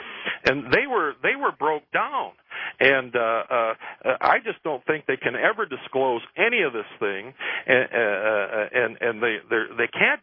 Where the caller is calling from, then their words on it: Michigan, United States; from Michigan on Streamlink.